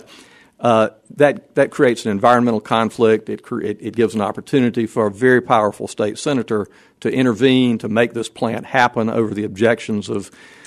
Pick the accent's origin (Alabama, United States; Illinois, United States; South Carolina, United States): South Carolina, United States; the tobacco culture of growing up in South Carolina, small towns, the South Carolina coast, being a journalist covering politics in South Carolina when I was young